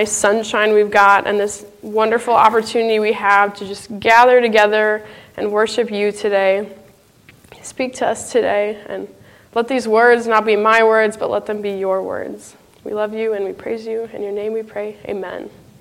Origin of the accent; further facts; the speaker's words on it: Portage, Indiana, United States; I'm from Portage, Indiana, which is right by the lakefront